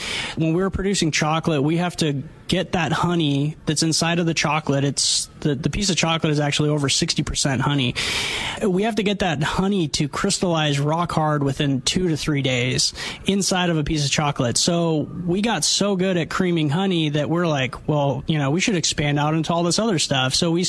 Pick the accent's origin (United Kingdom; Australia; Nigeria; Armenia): Armenia; now in United States